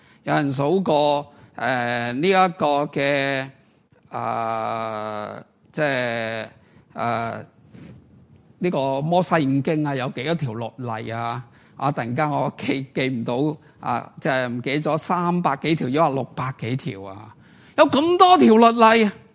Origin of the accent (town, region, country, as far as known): Hong Kong